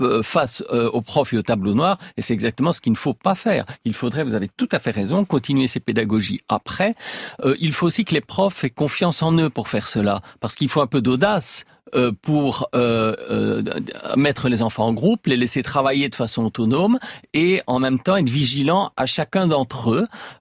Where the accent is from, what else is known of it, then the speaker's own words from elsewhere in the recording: Belgium; en Belgique, mon pays d'origine